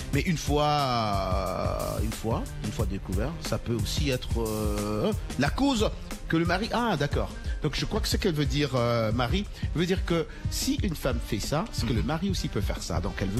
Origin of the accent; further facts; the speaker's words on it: DR Congo; Toi, tu es guinéen, moi, je suis congolais. Je connais l'anglais, lingala.